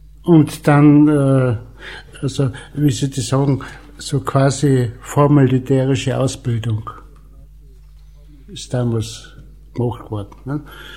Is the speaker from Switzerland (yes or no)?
no; Austria; Salz ist interessanterweise in Jugoslawien billiger gewesen als wir bei uns in Österreich.